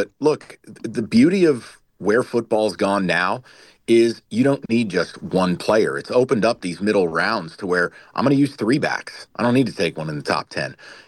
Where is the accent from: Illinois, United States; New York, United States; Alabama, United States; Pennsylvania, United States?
New York, United States; look, I'm originally from New York. I'm a Giants fan.